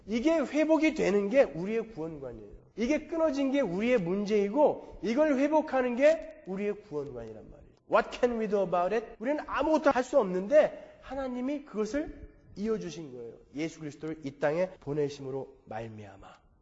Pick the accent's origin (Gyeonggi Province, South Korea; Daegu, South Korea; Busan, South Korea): Gyeonggi Province, South Korea; Pyeongtaek; now in United States; 저한테 물어봐서 평택입니다. 당당하게.